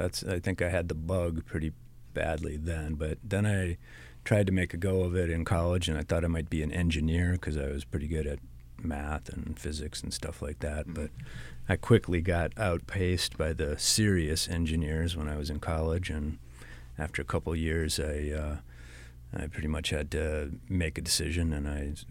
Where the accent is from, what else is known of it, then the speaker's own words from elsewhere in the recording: Waukesha, Wisconsin, United States; also born or lived in Evanston, Illinois; I was born in Evanston, Illinois, and after moving around a little bit with my dad because he was in the Navy in the 60s, way back then when I came into the world, we settled in Waukesha, Wisconsin, which is outside of Milwaukee